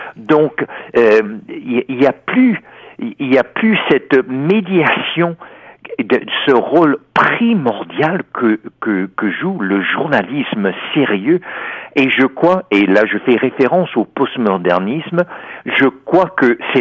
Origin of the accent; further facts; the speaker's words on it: United States; Ah oui, le paysage médiatique a changé complètement depuis mon enfance aux États-Unis